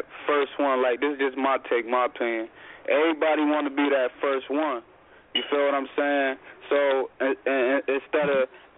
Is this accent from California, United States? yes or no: no; Buffalo, New York, United States; also born or lived in Syracuse; I'm originally from Syracuse, born and raised, but you feel me? Family in Rochester, and I grew up in Buffalo as well.